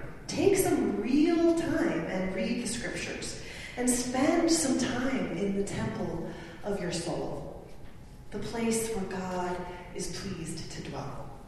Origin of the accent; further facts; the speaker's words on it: Silver Bay, Minnesota, United States; I grew up in Silver Bay, a very small town.